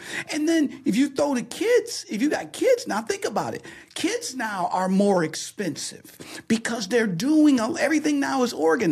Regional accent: Detroit, Michigan, United States; even though I grew up in Detroit where people were working at GM, Ford, Chrysler

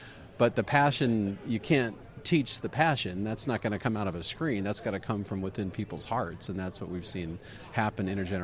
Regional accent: California, United States; I grew up in the Silicon Valley world

